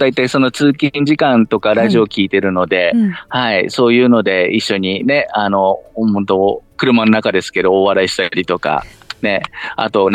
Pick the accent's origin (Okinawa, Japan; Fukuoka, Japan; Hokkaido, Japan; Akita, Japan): Akita, Japan; Yurihonjo; 私、個人的には私の地元、由利本荘市の雪の某車なんか美味しいですね。